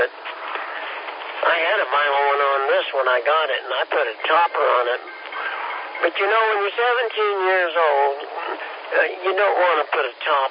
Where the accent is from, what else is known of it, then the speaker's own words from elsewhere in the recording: Kansas, United States; Well, won't say too much about it, but you know, I'm from Kansas, and that's all I'll say.